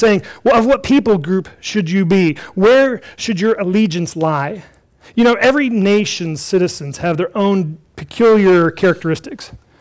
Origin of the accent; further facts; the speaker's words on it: United States; I'm an American